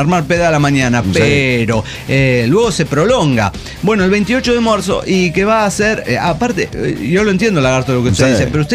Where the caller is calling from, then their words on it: Reynosa, Tamaulipas, Mexico; Como ya saben, soy de Reynosa, Tamaulipas.